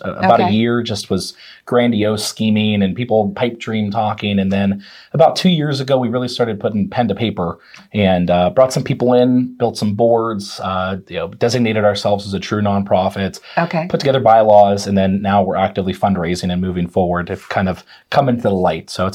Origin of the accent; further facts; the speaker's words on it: Monroeville, Pennsylvania, United States; Yep, so I grew up over in Monroeville, east of the city, swam in high school, swam YMCA club